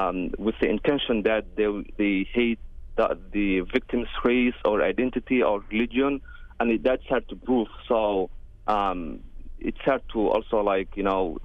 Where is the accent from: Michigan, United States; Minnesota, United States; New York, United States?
Minnesota, United States; compared to my home state, Minnesota